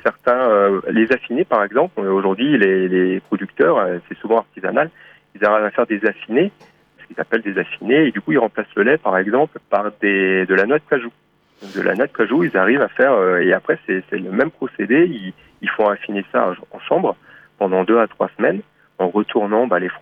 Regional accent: Brittany, France; also born or lived in Toulouse; ça faisait 17 ans qu'on était parti de notre Bretagne. Moi, je suis originaire du Finistère, mon épouse aussi, et du coup, on était parti depuis 2004 de Bretagne. Et donc, on était à Toulouse depuis 2009

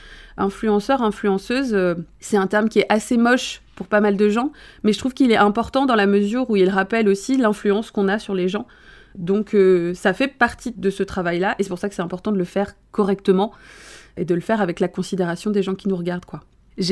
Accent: Brest, Brittany, France; now in Rennes, France; j'ai 38 ans, je vis à Rennes depuis plus de 10 ans maintenant, et je suis originaire de Brest, donc bretonne pur beurre

